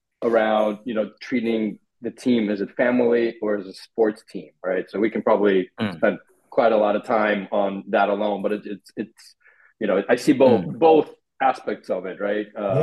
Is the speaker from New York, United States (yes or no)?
yes; New York, United States; also born or lived in Ukraine; So I grew up kind of in Washington Heights, right? So yes, born in Ukraine, but grew up in Washington Heights, New York.